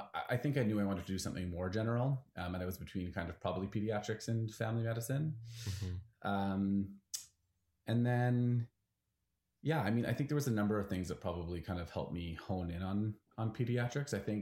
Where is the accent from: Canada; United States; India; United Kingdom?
Canada; Vancouver, British Columbia; I'm from Vancouver, so I was really hoping to come home.